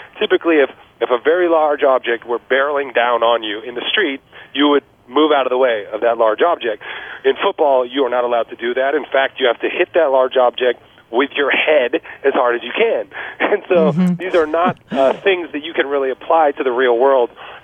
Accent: San Jose, California, United States; I grew up in San Jose as a 49er fan, and the Broncos were kind of a rival of ours.

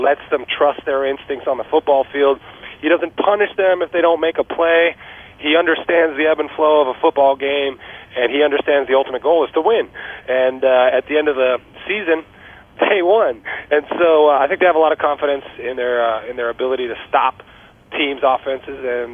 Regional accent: San Jose, California, United States; I grew up in San Jose as a 49er fan, and the Broncos were kind of a rival of ours.

